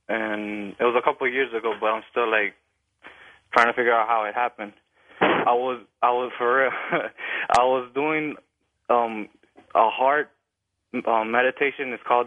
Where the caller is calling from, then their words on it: Miami, Florida, United States; calling from Miami.